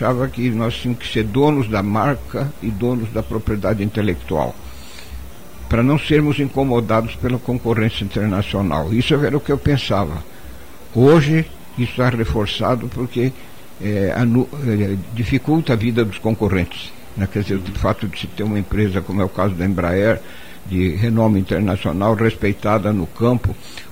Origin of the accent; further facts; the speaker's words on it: Bauru, São Paulo, Brazil; born there; Eu nasci em Bauru, no interior do estado de São Paulo